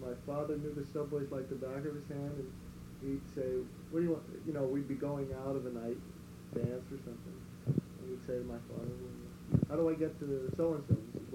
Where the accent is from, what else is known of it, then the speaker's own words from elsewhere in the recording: New York City, New York, United States; I didn't get a car until I was raised in New York.